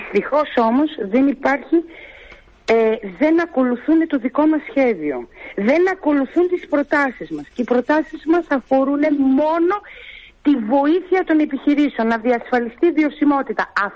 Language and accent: Greek; Trikala, Thessaly, Greece; Την χάνει να είμαι τρικαλινή και ξέρω ποιος είναι.